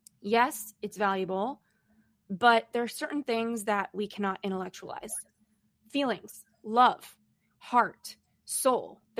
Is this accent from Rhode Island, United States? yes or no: no; Los Angeles, California, United States; now in New York City, United States; I grew up in Los Angeles and now I live in New York City.